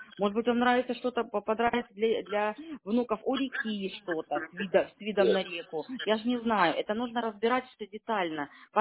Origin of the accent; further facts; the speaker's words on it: Krasnodar, Krasnodar Krai, Russia; Вы, наверное, плохо знаете Краснодар наш. Я коренная.